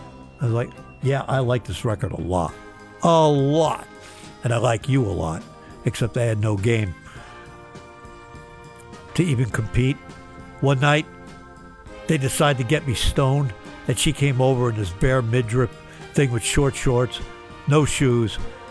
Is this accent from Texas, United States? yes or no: no; Hackettstown, New Jersey, United States; They were from New York City and I was from Hackettstown, New Jersey.